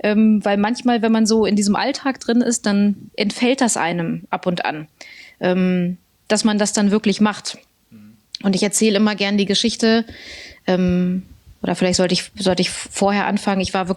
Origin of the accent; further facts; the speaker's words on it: Garbsen, Lower Saxony, Germany; Ja, ich bin in Hannover geboren und komme aus Garbsen.